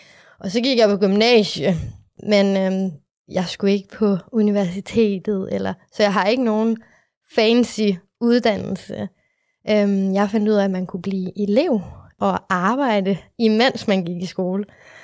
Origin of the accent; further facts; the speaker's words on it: Aalborg, North Denmark Region, Denmark; Jeg er fra Aalborg.